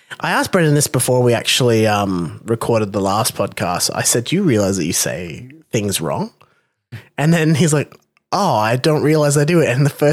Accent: Thailand; I'm from Thailand.

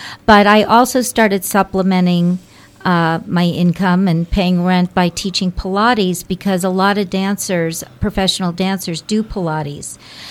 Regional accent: St. Louis, Missouri, United States; I grew up in St. Louis, Missouri.

